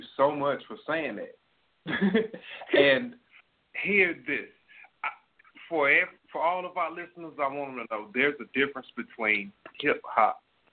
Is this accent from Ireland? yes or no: no; Germany; I grew up in Germany